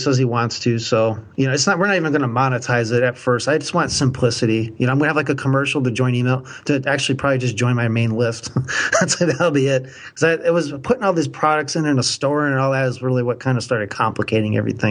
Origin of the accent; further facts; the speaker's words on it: Midwest, United States; accent: Midwest; I have to spell it because my Midwest accent sometimes doesn't sound very clear.